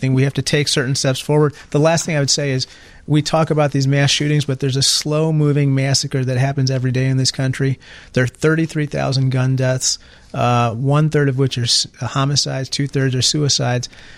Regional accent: Peoria, Illinois, United States; So I'm from Peoria, Illinois, just like you

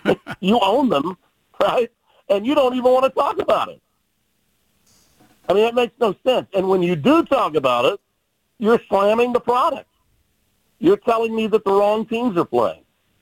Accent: the South, United States; My God, I'm from the South.

